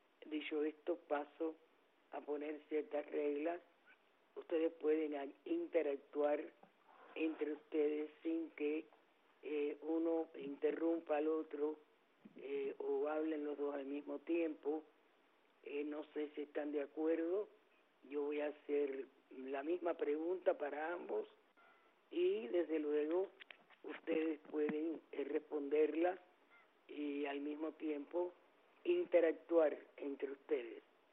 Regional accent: Cuba; como mujer cubana

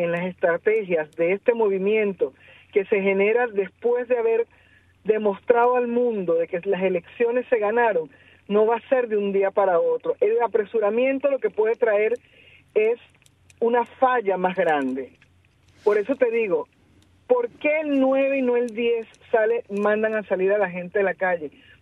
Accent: Venezuela; a mí me pasa como venezolana

